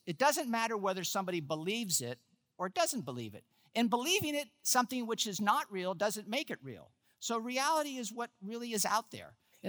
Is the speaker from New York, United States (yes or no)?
yes; New York, United States; And I am from New York, and we can talk fast in New York.